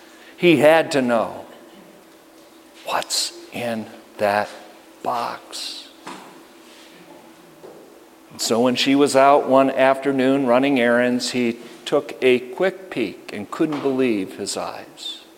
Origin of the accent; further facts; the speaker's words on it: Plentywood, Montana, United States; born there; And I was born in Plentywood, Montana.